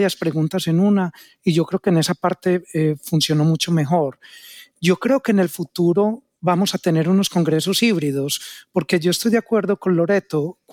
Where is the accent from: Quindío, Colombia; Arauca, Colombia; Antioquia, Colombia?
Antioquia, Colombia; accent: paisa; a mí se me sale el acento paisa cuando estoy enfrente del micrófono.